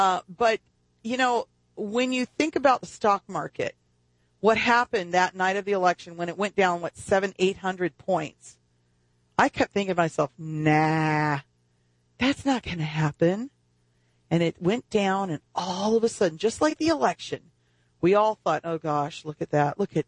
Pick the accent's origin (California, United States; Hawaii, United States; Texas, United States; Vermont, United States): Texas, United States; born there; I'm trying to get my old parents to move to Texas because I was born in Texas.